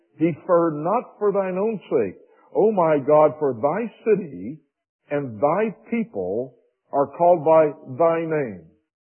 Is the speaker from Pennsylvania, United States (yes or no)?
yes; Pittsburgh, Pennsylvania, United States; I came from Pittsburgh, so it'd be a Pittsburgh Steeler example for me, you know.